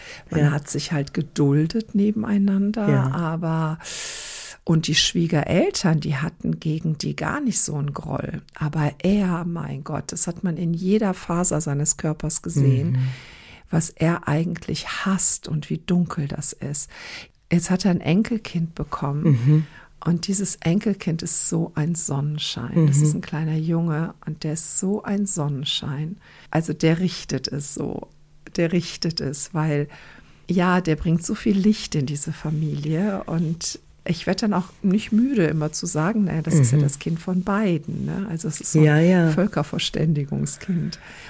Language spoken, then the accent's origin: German; Croatia; Also ich komme ja aus Kroatien und da haben wir ja auch die Geschichte mit dem ehemaligen Jugoslawien.